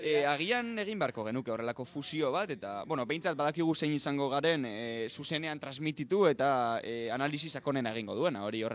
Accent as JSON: {"language": "Basque", "region": "Basque Country", "country": "Spain", "said": "hau da Arabarra naiz eta ez naiz hemendik gehiegi atera"}